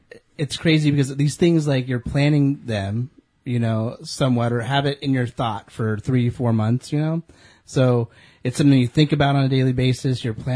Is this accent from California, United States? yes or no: yes; California, United States; Like, I'll celebrate my being a Californian, and my daughter's Californian-ness.